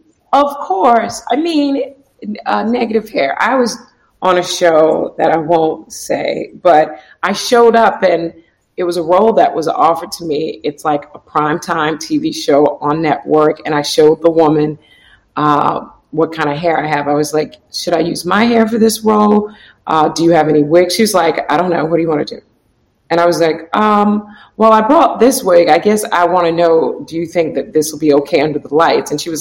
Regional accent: Florida, United States; moved away as an adult; now in New York, United States; I'm from Florida originally, and I ended up moving to New York to go to grad school

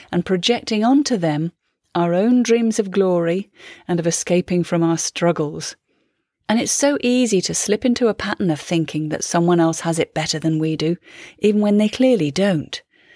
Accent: Wolverhampton, West Midlands, United Kingdom; When I was growing up in Wolverhampton, I never heard anyone say

